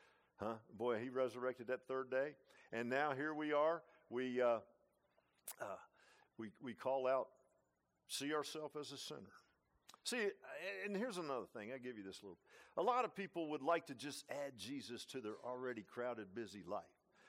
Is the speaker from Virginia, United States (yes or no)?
yes; Virginia Beach, Virginia, United States; I grew up in Virginia Beach. We'd go down to Fort Story.